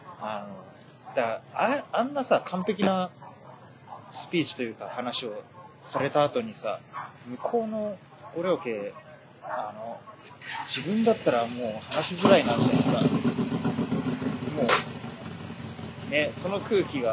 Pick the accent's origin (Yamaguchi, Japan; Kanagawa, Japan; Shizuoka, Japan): Shizuoka, Japan; でもやっぱ自分の生まれ育った土地っていうところがあるな